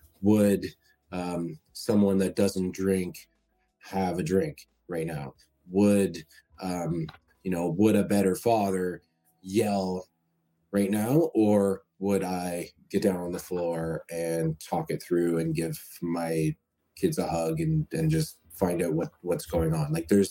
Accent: Canada; I'm from Canada, so we're kilometers.

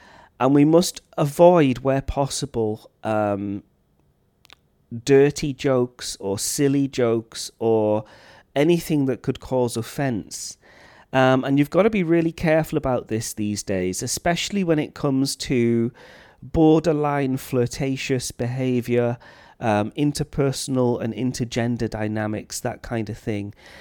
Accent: Wales, United Kingdom; my friends from my hometown in North Wales

